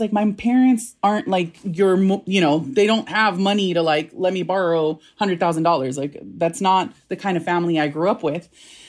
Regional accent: National City, California, United States; I grew up in National City.

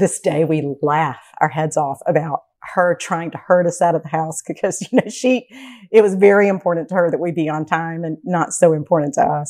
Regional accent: Sacramento, California, United States; born there; I was born on McClellan Air Force Base in Sacramento, California, while my dad was stationed there as a doctor in the military in the Air Force.

